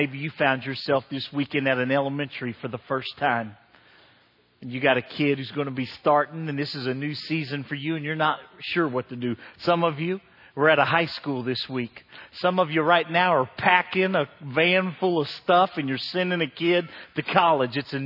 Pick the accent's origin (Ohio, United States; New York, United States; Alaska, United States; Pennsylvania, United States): Ohio, United States; Cincinnati; Now, I'm from Cincinnati.